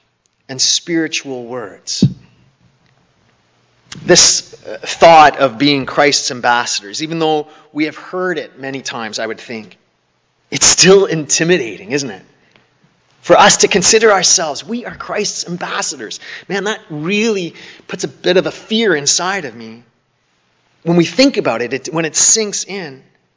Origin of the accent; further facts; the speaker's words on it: Canada; Or it might be my own upbringing as a Canadian, those Canadian sensitivities that we all have, right?